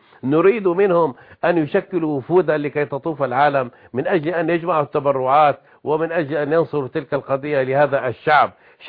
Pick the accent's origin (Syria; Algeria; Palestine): Syria; هم عندنا في سوريا مثل جميل يقول